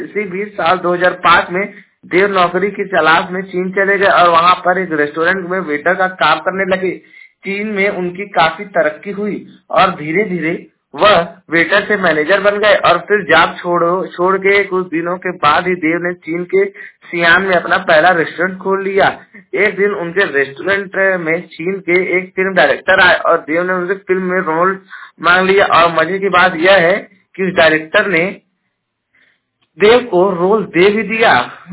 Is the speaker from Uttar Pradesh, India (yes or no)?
yes; Jaunpur, Uttar Pradesh, India; और मैं उत्तर प्रदेश के जौनपुर जिले का निवासी हूँ।